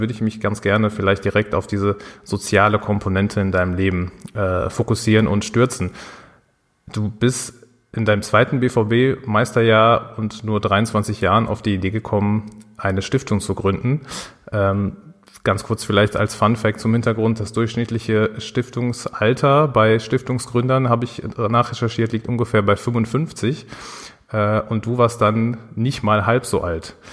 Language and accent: German; Dortmund, North Rhine-Westphalia, Germany; Ja, und das als Dortmunder Jungs, wir beide.